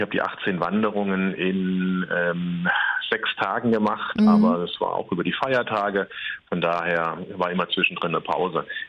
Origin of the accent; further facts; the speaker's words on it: Saarland, Germany; moved away; Meine Heimat, das Saarland, völlig richtig, wie du sagst. Ich bin aber schon seit 2005 tatsächlich nicht mehr im Saarland